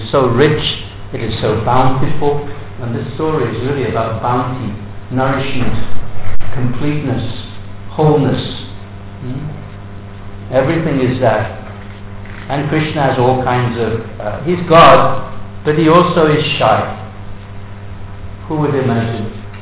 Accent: England, United Kingdom; This is my nature, this is how I am, I'm English, I've got a bad sense of humour, and so on.

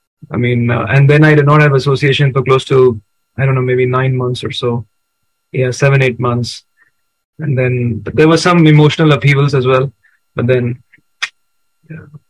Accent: Bangalore, Karnataka, India; English is a second language; moved away as an adult; now in Birmingham, United Kingdom; I come from Bangalore. I came here to do my MBA from the University of Birmingham

